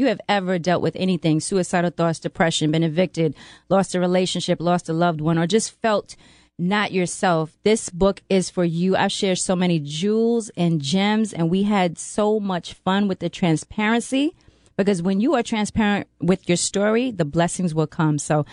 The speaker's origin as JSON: {"language": "English", "town": "Queens", "region": "New York", "country": "United States", "tie": "born or raised there", "said": "Hey, well … born and raised in Queens."}